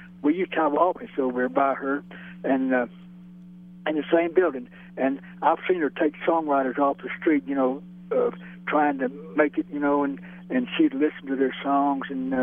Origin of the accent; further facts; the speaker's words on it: Alabama, United States; We grew up together in Alabama. His grandfather had a farm next to my grandfather, and we used to play together, me and Charlie.